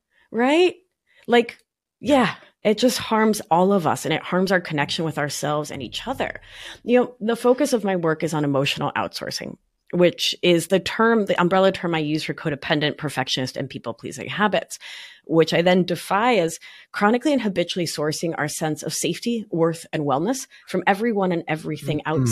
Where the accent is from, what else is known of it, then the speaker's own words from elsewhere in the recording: Buenos Aires, Argentina; now in New York, United States; I mean, I'm a New Yorker from Buenos Aires. Speed is in my brain.